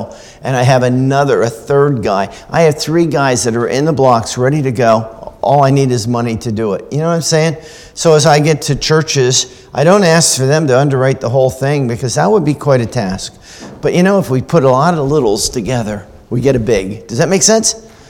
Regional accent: Maryland, United States; I came from Maryland. I was in the megapolis. I was like right in the midst of the Baltimore, Washington, D.C., Annapolis sprawl.

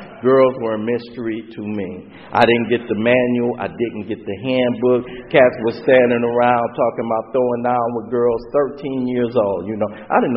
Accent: Los Angeles, California, United States; I'm growing up in South Central, you know.

